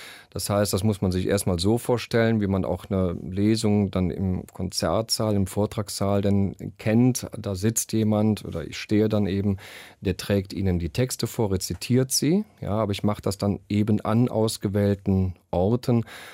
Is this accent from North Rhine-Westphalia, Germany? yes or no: yes; Cologne, North Rhine-Westphalia, Germany; Ich bin Kölner, ich komme aus dem katholischen Stall